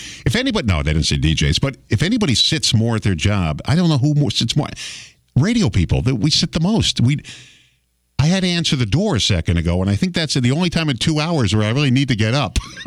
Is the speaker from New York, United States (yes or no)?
yes; Massapequa, New York, United States; also born or lived in Bronx; Now, I grew up in a town of Massapequa. I'm from the Bronx, but I grew up in Massapequa.